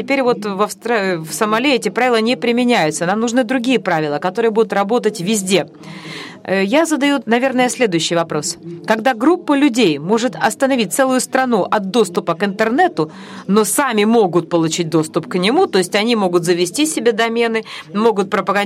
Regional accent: Sydney, New South Wales, Australia; now in Mogadishu, Somalia; Я вырос в Сиднее, в Австралии. Сейчас я живу в Могадишу

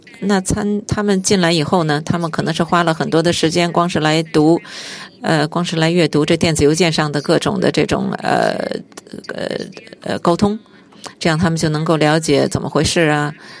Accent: Nigeria; Chinese is a second language; 我是尼日利亚来的英才。

